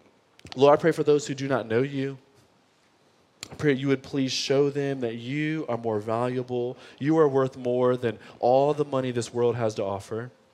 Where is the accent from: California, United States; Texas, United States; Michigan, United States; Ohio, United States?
Michigan, United States; Detroit; I grew up in Detroit public school system, all right?